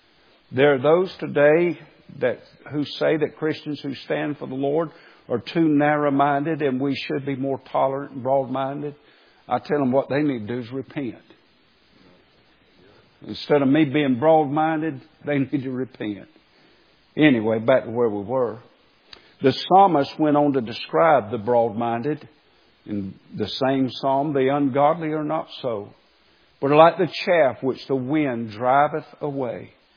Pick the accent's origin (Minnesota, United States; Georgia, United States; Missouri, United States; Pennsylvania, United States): Georgia, United States; Waycross; We're both from Waycross, and while we were still living in Waycross, there was a certain church.